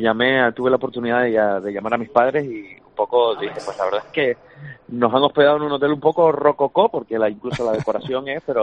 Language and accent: Spanish; La Laguna, Canary Islands, Spain; para los que tenemos este sentimiento lagunero. Yo recuerdo cuando era muy pequeño, yo soy de la zona de San Benito